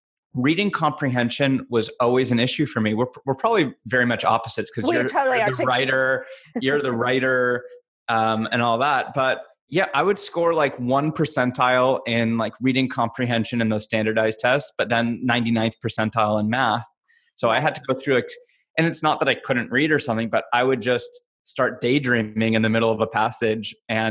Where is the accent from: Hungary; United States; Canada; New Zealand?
United States; Los Angeles, California; West LA near Cheviot Hills. And then we moved to Agora.